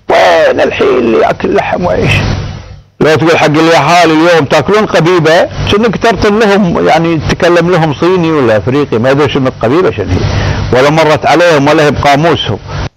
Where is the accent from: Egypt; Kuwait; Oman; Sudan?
Kuwait; قمة الجمال والكمال والبهاء والادب عندنا احنا بنات الكويت الحبيبات